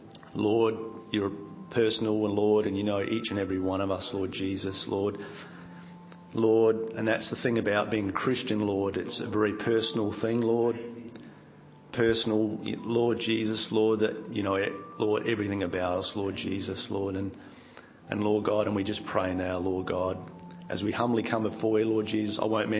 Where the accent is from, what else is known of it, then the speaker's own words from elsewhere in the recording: Australia; accent: Australian; I'm not much of a speaker, but yeah, obviously Aussie by my accent.